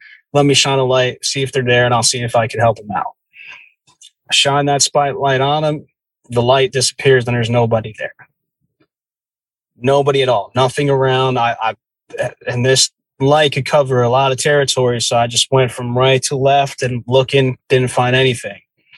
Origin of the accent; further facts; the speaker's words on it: New Jersey, United States; And then as we're eating, we hear this noise that I grew up in the Jersey woods.